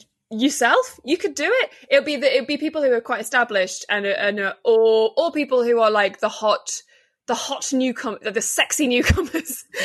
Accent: North West England, United Kingdom; also born or lived in Liverpool; grew up in northwest Cheshire. Right. So that, which is sort of like nondescript. That's like nondescript north that no one can ever place. But not in the, I'm just being very clear, not in the posh part

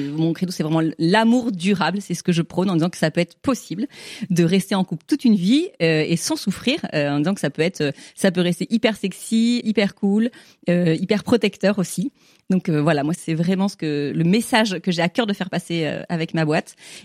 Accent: Toulon, Provence-Alpes-Côte d'Azur, France; J'ai 45 ans, je suis mariée avec Arnaud depuis 18 ans et ensemble, on a 4 enfants et je viens de Toulon.

